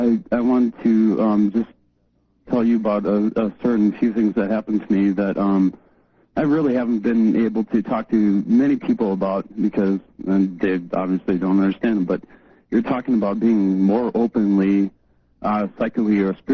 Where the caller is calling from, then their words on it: Minneapolis, Minnesota, United States; from Minneapolis.